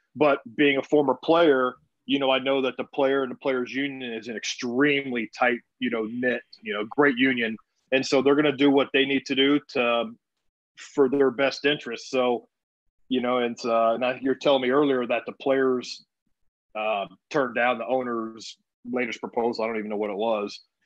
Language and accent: English; Houston, Texas, United States; I mean, I grew up in Houston, so I grew up a huge, you know, Astro.